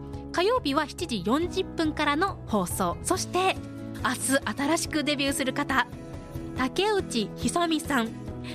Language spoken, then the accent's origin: Japanese; Hokkaido, Japan; 私地元北海道なんで勝手になんか嬉しくなりました。